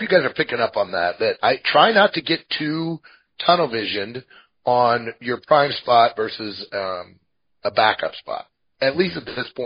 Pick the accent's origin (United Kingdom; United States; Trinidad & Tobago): United States; Midwest; now in Montana, United States; Because I'm from the Midwest.